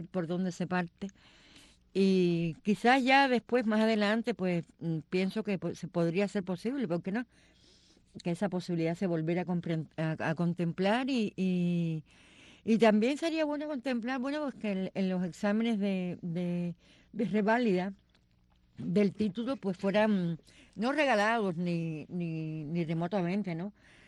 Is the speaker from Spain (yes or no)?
no; Cuba; yo desde mi lugar, humildemente como cubana